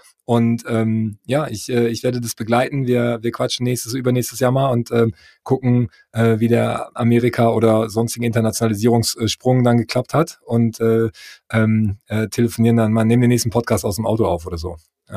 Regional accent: Mettmann, North Rhine-Westphalia, Germany; born there; Kreis Mettmann kann ich auch nur empfehlen, ja, als gebürtiger Mettmanner.

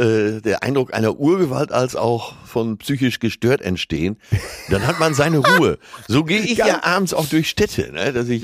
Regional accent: Hamburg, Germany; als Hamburger

